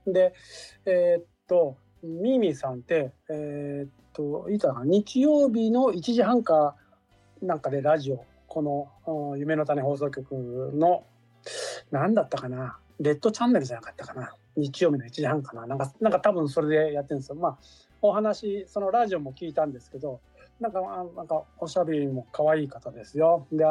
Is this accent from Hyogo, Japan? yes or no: no; Fukuoka, Japan; 私福岡出身なんで